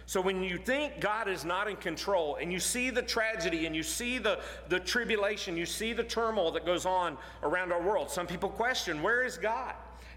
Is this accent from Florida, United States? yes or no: yes; Florida, United States; but I'm originally from Florida, North Florida, so maybe it's from there.